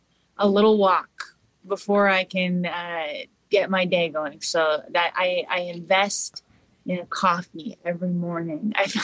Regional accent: Massachusetts, United States; I'm from Massachusetts. It's very important to me to have Dunkin' Donuts every single day.

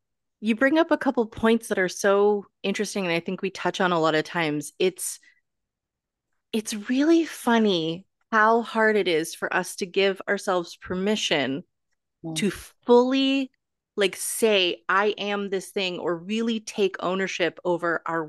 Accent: Canada; as Canadian authors, we both understand the just kind of like the constant like hustle

